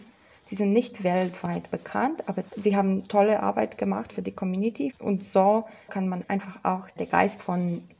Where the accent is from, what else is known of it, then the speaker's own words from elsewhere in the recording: Poland; das war natürlich für mich als Polin super interessant zu gucken, auch wer ist da in Wien gefeiert aus meinem Heimatland.